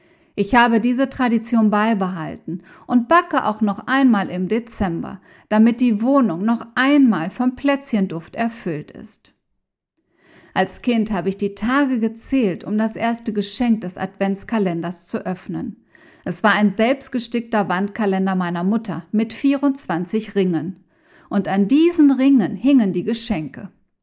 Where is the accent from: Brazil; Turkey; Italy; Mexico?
Mexico; now in Germany; Es war mir sehr wichtig, die Weihnachtstraditionen meiner Heimat Mexiko ein wenig näher zu bringen